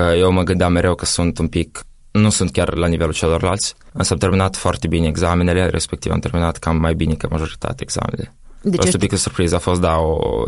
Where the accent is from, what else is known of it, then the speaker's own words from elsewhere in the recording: Moldova; Când ei știau că eu sunt din Moldova